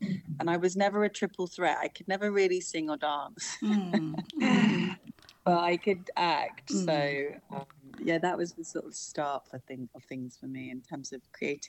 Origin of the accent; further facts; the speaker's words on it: London, United Kingdom; It's been great growing up in London. I live in a little council flat actually that I grew up in. So I live in the home that I had when I was three, and my bedroom is still the same bedroom.